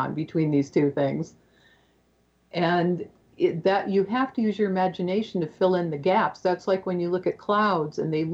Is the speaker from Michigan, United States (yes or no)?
yes; Detroit, Michigan, United States; And I came from Michigan, in the Detroit area, very wet, very green, sea level, lots of fresh water around.